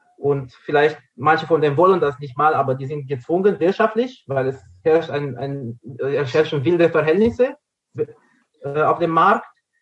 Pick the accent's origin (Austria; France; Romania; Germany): Romania; Und ich komme ja auch ursprünglich aus Rumänien.